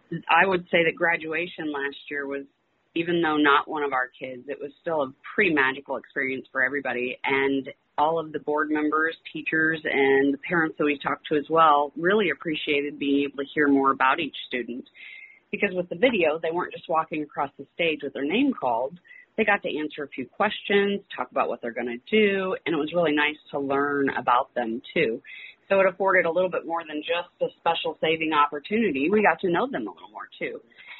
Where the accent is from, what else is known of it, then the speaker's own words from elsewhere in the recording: Litchfield, Illinois, United States; We grew up here in Litchfield. It was always in our backyard, but it was never something we talked about, not in school or anything.